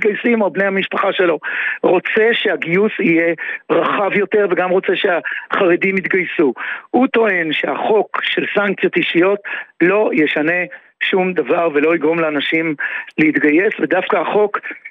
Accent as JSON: {"language": "Hebrew", "town": "Bnei Brak", "region": "Tel Aviv District", "country": "Israel", "tie": "born or raised there", "said": "אני גדלתי בבני ברק ולמדתי בחינוך חרדי עד התיכון, ואחיות שלי חרדיות."}